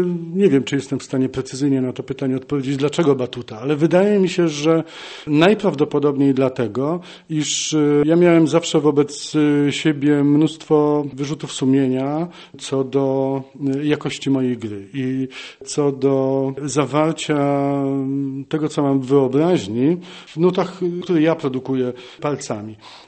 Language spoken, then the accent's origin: Polish; Silesian Voivodeship, Poland; przecież i niedaleko Katowic się urodziłem i niedaleko Katowic chodziłem do szkoły. Tam studiowałem